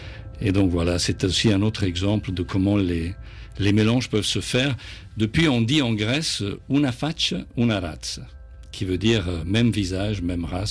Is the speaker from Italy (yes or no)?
yes; Catania, Sicily, Italy; born there; Je suis né à Catania, en Italie, d'un père grec et d'une maman de Florence.